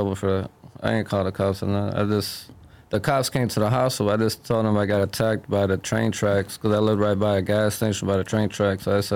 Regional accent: Miami, Florida, United States; He's from the same area I'm from in Miami. We're from Kendall.

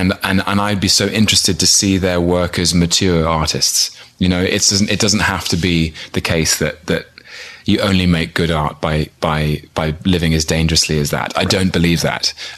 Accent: London, United Kingdom; born there; I was born in London in 1981.

